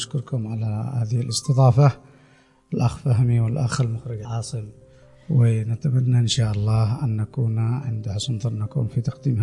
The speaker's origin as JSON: {"language": "Arabic", "country": "Yemen", "said": "بحسب العرف والعادات والتقاليد الموجودة لدينا في اليمن"}